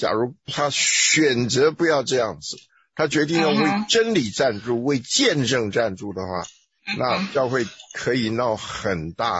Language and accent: Chinese; Taiwan; 你宁愿做一个我们台湾人最喜欢讲的背黑锅的人啊